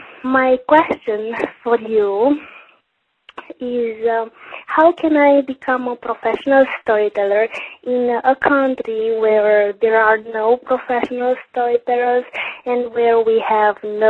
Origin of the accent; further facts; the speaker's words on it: Romania; from Romania.